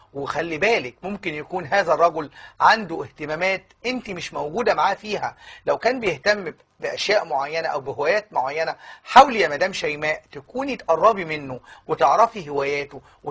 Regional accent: Upper Egypt, Egypt; دايما في الاقاليم وعندنا في الصعيد وفي كل الاماكن

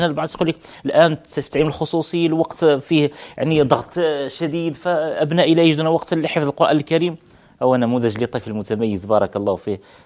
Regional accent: Salé, Rabat-Salé-Kénitra, Morocco; من مواليد مدينة سلا عام 1977. نشأت في مدينة سلا وترعرعت فيها ودرست فيها وكنت خرجت منها بفترة من الزمن بحكم ظروف العمل، ثم رجعت إليها الآن وأقطن بها

